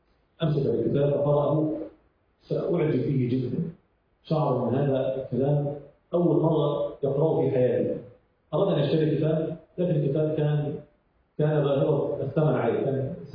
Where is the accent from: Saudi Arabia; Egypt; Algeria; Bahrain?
Egypt; كما نقول عندنا هنا، هو عندنا في مصر الإعدادية